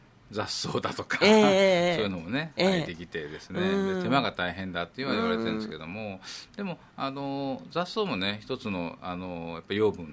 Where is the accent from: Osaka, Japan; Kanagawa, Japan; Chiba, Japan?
Osaka, Japan; まあ、僕はあの大阪出身で